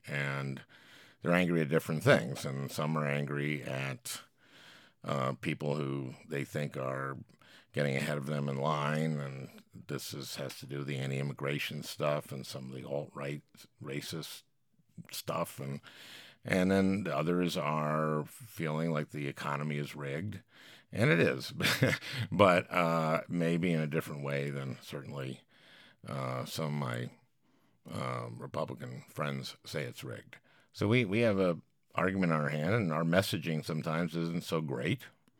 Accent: St. Louis Park, Minnesota, United States; and I was growing up in Minnesota and in St. Louis Park, and I just felt like I could do anything.

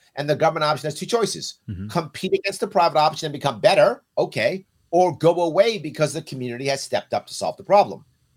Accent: New York City, New York, United States; And a very common thing when I was a kid growing up in the Bronx is many of the kids, particularly black girls and Puerto Rican girls when I was a kid, they would braid hair on the stoop and make money.

